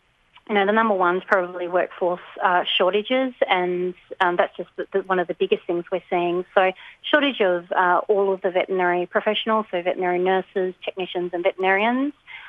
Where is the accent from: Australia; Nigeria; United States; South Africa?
Australia; Western Australia; my hometown, and we haven't actually had a vet there in that Wheatbelt area for about maybe 3-4 years approximately.